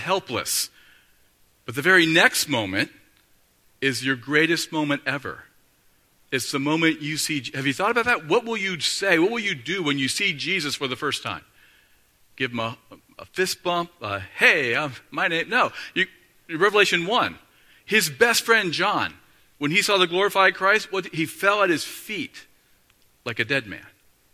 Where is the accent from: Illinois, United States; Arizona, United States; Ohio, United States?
Ohio, United States; I grew up in Northeast Ohio, so that tells you about what I think.